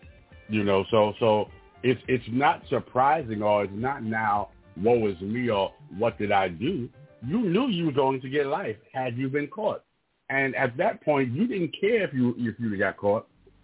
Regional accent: New York, United States; I'm also from New York, don't live in New York anymore

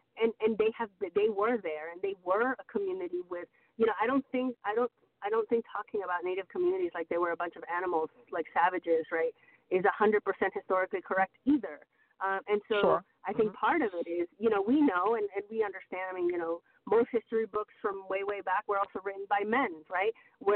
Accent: Santo Domingo, Santo Domingo de los Tsáchilas, Ecuador; also born or lived in Quito; I actually was born in, I was born in Quito, but I was raised in Santo Domingo, and Santo Domingo actually has, and this is city of Santo Domingo, not Dominican Republic

